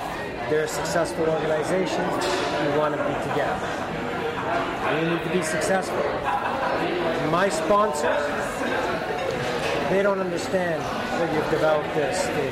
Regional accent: Canada; Who is, what are we as Canadian players?

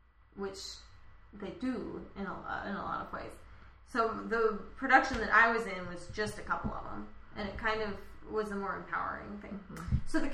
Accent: Missouri, United States; also born or lived in Illinois; No, I grew up in Missouri, and then I went to school in Illinois.

